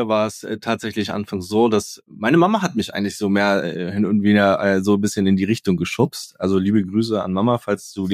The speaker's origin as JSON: {"language": "German", "region": "Hamburg", "country": "Germany", "tie": "born or raised there", "said": "Ich bin tatsächlich im Hamburger Hafen und Umgebung groß geworden."}